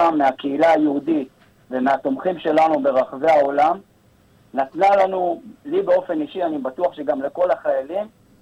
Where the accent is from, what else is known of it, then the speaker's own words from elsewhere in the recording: Ashkelon, Southern District, Israel; אני במקרה אשקלוני והיו אזעקות בבוקר